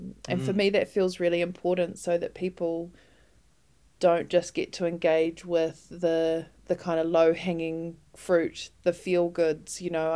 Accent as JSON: {"language": "English", "region": "West Coast", "country": "New Zealand", "said": "I'm from the West Coast. My whānau are from a place called Arahura, just north of Hokitika."}